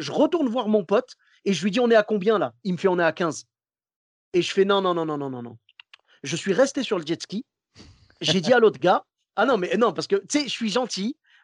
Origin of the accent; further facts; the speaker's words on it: Morocco; Ah, écoute, je suis marocain jusqu'au bout.